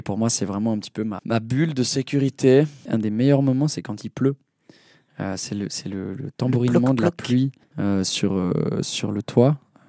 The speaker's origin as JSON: {"language": "French", "country": "Switzerland", "said": "c'est ce qui me définit aussi en tant que Suisse. Je me suis jamais senti complètement éloigné des Tessinois ou des Suisses allemands"}